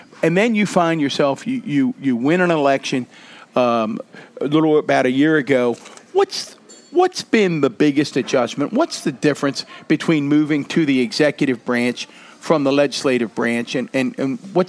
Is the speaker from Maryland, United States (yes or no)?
yes; Catonsville, Maryland, United States; I don't say I'm from Baltimore County. I don't say I'm from Catonsville. I say I'm from Baltimore.